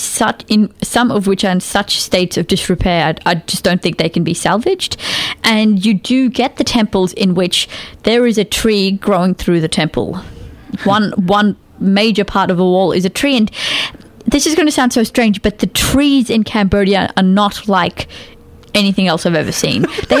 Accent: Australia; born there; So I was born in Australia but did a lot of different Indian classical dancing, South Indian.

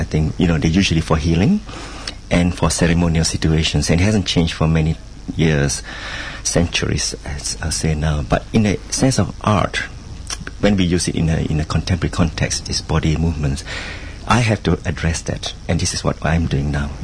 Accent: Malacca, Malaysia; Well, the village I was brought up in was actually a very idyllic fishing village. You know, it's one of those villages that we have all the nationalities as our neighbours, Indian, Malays, Chinese.

